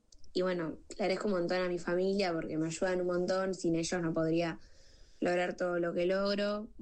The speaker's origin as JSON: {"language": "Spanish", "town": "Necochea", "region": "Buenos Aires Province", "country": "Argentina", "said": "tengo 14 años, soy de Necochea"}